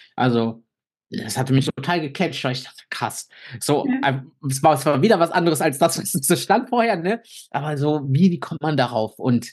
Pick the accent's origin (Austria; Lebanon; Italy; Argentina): Italy; now in Germany; Weil ich bin Italiener, bin 1,60 groß, klein, wie man es nimmt.